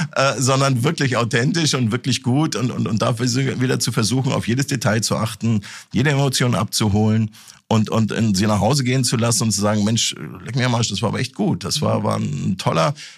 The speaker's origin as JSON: {"language": "German", "region": "Hamburg", "country": "Germany", "tie": "born or raised there", "lives_now": "Marburg, Germany", "said": "Hamburg ist auch schön. Das ist ja meine alte Heimatstadt quasi."}